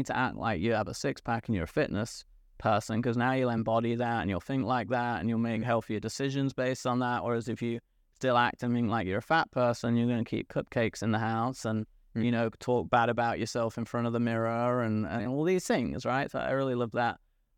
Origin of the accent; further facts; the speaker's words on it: England, United Kingdom; moved away; I came from England and I feel I almost live like what I dream is a perfect day right now.